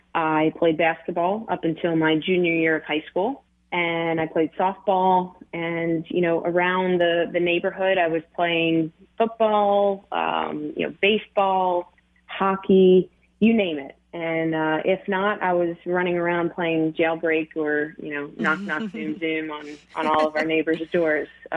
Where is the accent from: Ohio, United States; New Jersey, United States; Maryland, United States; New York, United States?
New Jersey, United States; Delran; growing up in Delran was a very small town.